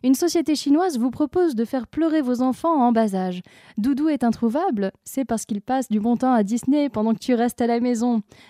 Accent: France; born there; Ce n'est pas de ma faute hein, si je suis née en France.

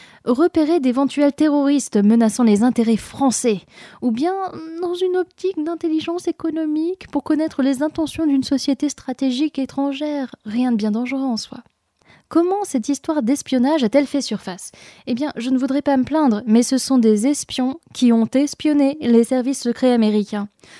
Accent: France; born there; Ce n'est pas de ma faute hein, si je suis née en France.

